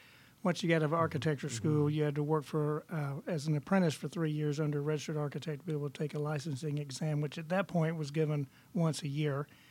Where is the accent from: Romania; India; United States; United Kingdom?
United States; Atlanta, Georgia; Well, I grew up in Atlanta, knew a lot of people.